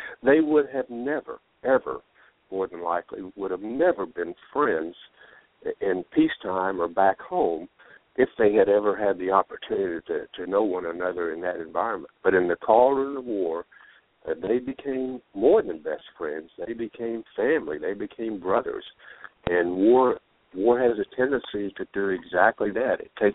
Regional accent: Oklahoma, United States; because he's an Oklahoman and an Indian and a leader, and from my home state, I kind of have a tendency to like him.

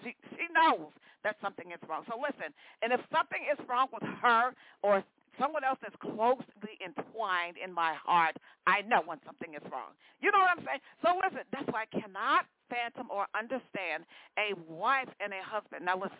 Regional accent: Chicago, Illinois, United States; Now I was born and raised in Chicago

